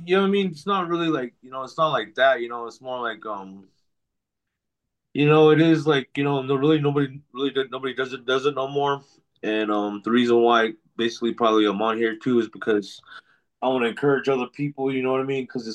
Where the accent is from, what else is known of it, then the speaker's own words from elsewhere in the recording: Mini Farms, United States; now in Winslow, United States; I'm from the Navajo Reservation, Mini Farms to be exact, the central part of the res. But I live in Winslow on the border town